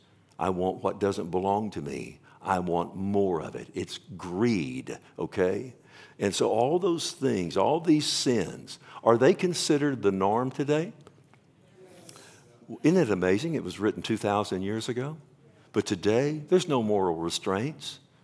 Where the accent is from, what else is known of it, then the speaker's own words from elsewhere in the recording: Keller, Texas, United States; We're from Keller.